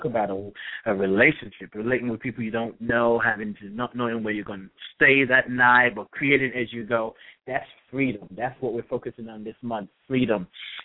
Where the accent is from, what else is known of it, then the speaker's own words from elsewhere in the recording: Nigeria; Because sometimes if I talk to my father, I'm Nigerian. When I talk to my father, and sometimes if I get off the phone with him and go talk to somebody, I start off talking in English, and then I go into Yoruba.